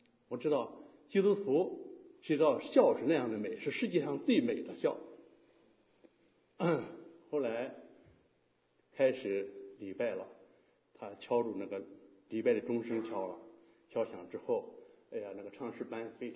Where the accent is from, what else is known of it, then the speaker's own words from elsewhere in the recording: Henan, China; 还有原来我年轻时候回家乡，啊，我们家乡老家河南的那个地方